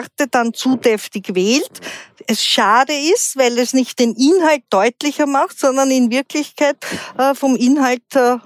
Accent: Vienna, Austria; ich bin im Wiener Gemeindebau groß geworden

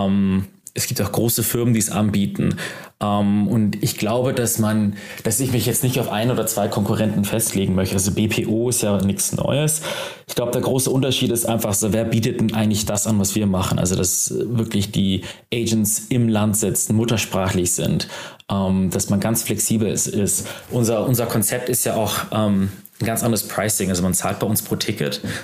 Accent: Hamburg, Germany; born there; Ich bin ja gebürtiger Hamburger

